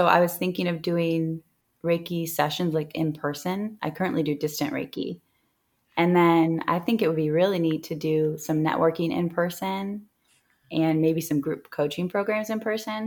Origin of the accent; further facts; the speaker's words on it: Normal, Illinois, United States; I actually just moved here from Normal, Illinois. Mm-hmm. That's my hometown. It's about 45 minutes from here.